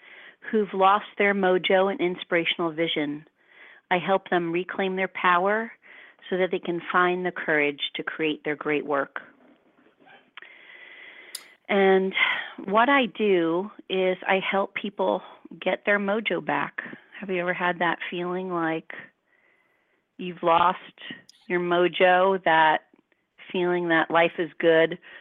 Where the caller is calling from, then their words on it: New Jersey, United States; I am calling from the Jersey Shore.